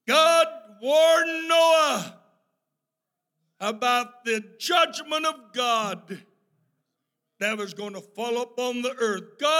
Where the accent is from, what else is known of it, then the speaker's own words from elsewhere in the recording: Kentucky, United States; I'm from Kentucky. I like it.